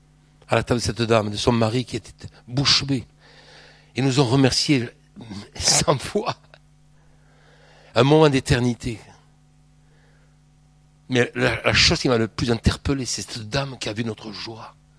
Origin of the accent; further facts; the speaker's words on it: Nérac, Nouvelle-Aquitaine, France; born there; moi je suis né à Nérac. C'est pas la même région.